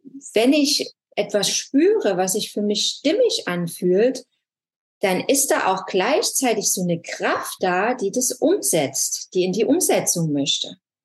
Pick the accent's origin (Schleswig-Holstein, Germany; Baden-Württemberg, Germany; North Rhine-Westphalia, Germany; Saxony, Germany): Saxony, Germany; accent: Saxon; Ja, dann mein sächsischer Dialekt.